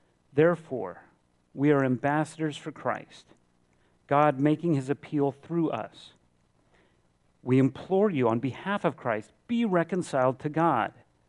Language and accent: English; Phoenix, Arizona, United States; And so we say, we're from America. And there's certain connotations that come with that. And then they want to know, well, what city or state? And we say Phoenix.